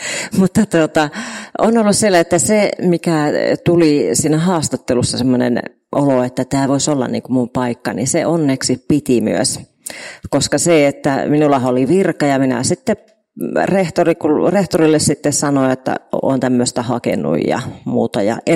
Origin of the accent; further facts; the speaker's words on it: Jyväskylä, Central Finland, Finland; Olen Jyväskylästä siis kotoisin.